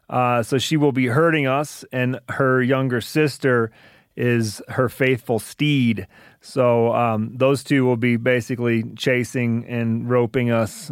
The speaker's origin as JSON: {"language": "English", "region": "Michigan", "country": "United States", "tie": "born or raised there", "said": "even though I grew up in Michigan, this is going to be one of the chillier trick-or-treating outings I think I've ever been on."}